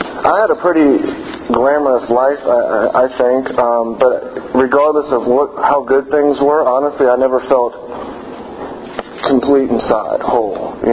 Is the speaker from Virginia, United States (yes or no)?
yes; Virginia, United States; I grew up in Virginia.